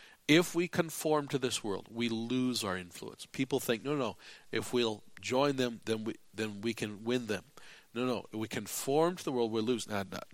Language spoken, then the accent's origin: English; United States; you and I, we grew up in America